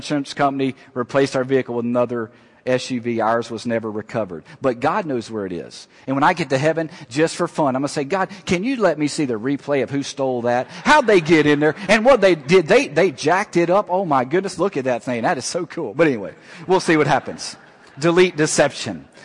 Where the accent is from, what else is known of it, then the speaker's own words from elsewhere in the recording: Alexandria, Louisiana, United States; now in Houston, United States; We grew up in Alexandria, Louisiana area, and there's quite a bit of materialism in that area. But I want to tell you, when we came to Houston, we found out that materialism was on steroids.